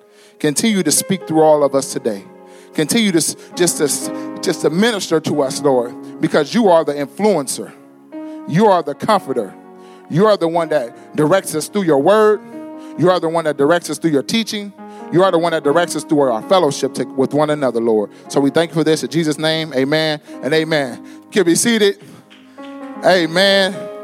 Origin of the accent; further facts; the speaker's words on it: Pasadena, California, United States; now in Arizona, United States; because I grew up in Pasadena, California. And Pasadena is really segregated economically.